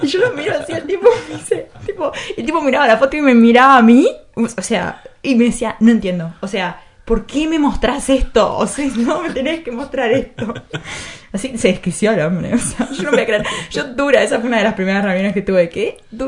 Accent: Uruguay; Y yo vengo de Uruguay, y se puede desde Uruguay, y se puede desde...

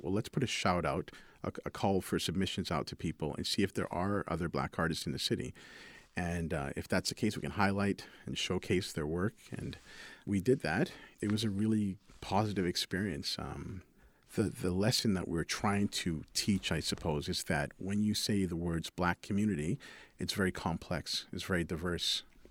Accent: Edmonton, Alberta, Canada; also born or lived in England; So I'm from Edmonton originally, born in England, to Caribbean parents. And basically, I had been here most of my life

